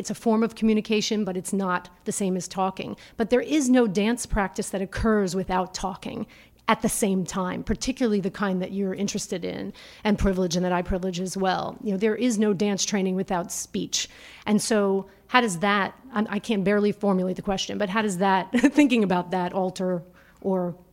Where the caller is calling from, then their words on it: Berkeley, California, United States; from Berkeley.